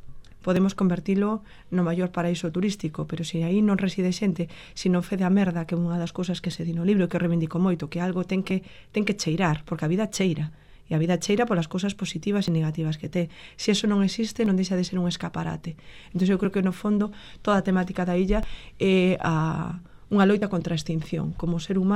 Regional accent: Meirás, Galicia, Spain; now in Santiago de Compostela, Spain; Eu son de Meirás, daqui de Valdoviño, pero levo moitos anos en Compostela.

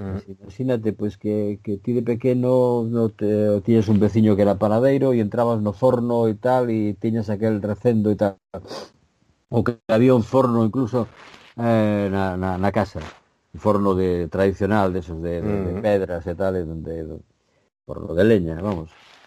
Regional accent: Galicia, Spain; now in Belgium; son dos galegos que fala galego en Bélxica, ¿no? Decir, non solamente na casa, sino que tenemos un grupo de para hacer actividades culturais

